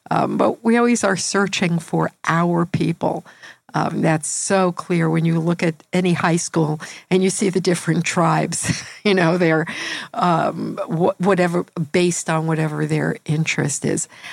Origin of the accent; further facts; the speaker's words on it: New York, United States; now in Philadelphia, United States; I live in Philadelphia now, but I'm originally from New York, so maybe I'm more oriented towards big cities.